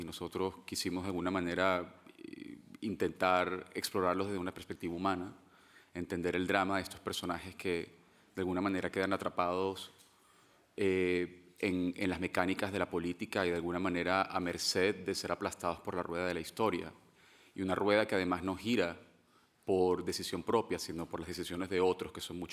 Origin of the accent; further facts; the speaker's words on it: Venezuela; Yo soy venezolano